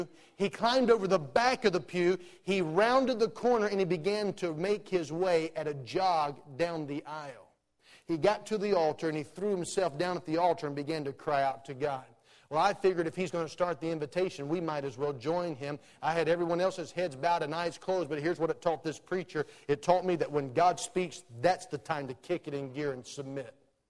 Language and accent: English; Georgia, United States; I'm from Georgia. I'm used to preaching to slow people.